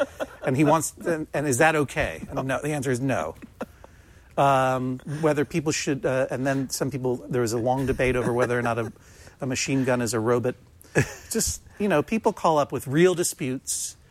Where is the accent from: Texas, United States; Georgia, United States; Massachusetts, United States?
Massachusetts, United States; Boston; also born or lived in Northampton; Yeah, on November 2nd in Northampton, Massachusetts. My adopted hometown, November 3rd in Boston, Massachusetts, my actual hometown.